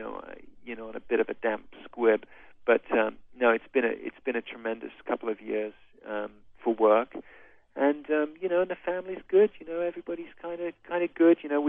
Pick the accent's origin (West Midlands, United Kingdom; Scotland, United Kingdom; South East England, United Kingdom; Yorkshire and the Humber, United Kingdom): West Midlands, United Kingdom; Birmingham; also born or lived in London; I grew up in Birmingham. I lived and worked mostly in London.